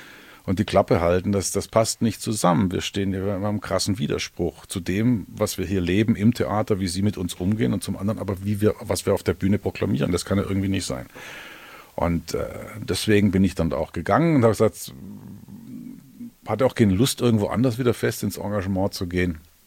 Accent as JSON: {"language": "German", "town": "Stuttgart", "region": "Baden-Württemberg", "country": "Germany", "tie": "born or raised there", "also_born_or_lived": "Hamburg, Germany", "said": "ich bin groß geworden in Stuttgart, ja, war zwischendurch 3 Jahre im Internat am Bodensee, dann war ich in Hamburg auf der Schauspielschule, dann Trier, Bern, Tübingen, Saarbrücken, da war ich zuletzt am Staatstheater"}